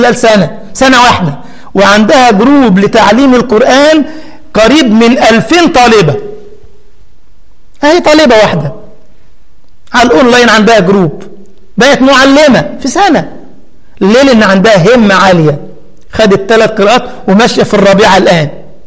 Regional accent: Egypt; بنسميه احنا عندنا في مصر يقول لك بينبط على فلان

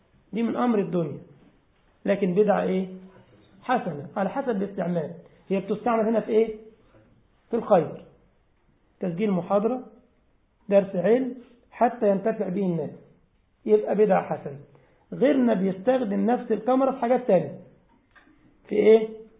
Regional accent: Egypt; إنما عندنا في مصر يعني ينظر

